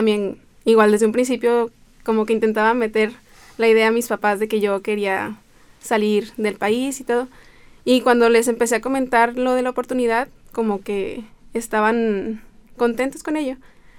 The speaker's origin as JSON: {"language": "Spanish", "town": "Tepic", "region": "Nayarit", "country": "Mexico", "moved": "as an adult", "lives_now": "Guadalajara, Mexico", "said": "yo no soy originaria de Guadalajara. Yo resido en otro estado de México que se llama Nayarit, específicamente en Tepic, la capital. Entonces, cuando yo decidí comenzar mis estudios universitarios, me mudé a Guadalajara sola."}